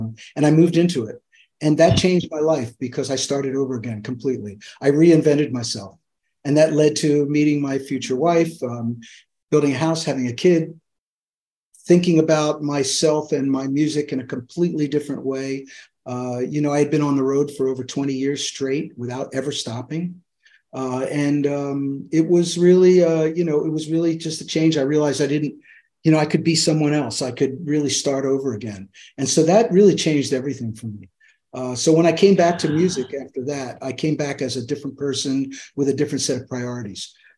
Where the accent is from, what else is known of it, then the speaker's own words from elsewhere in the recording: Pennsylvania, United States; But of course, that led me to growing up in Pennsylvania, ending up at Temple University